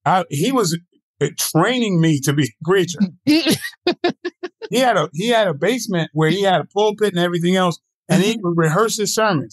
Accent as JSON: {"language": "English", "town": "Columbia", "region": "South Carolina", "country": "United States", "tie": "born or raised there", "also_born_or_lived": "Leesville / Batesburg", "said": "growing up in Columbia, Leesville and Batesburg, South Carolina."}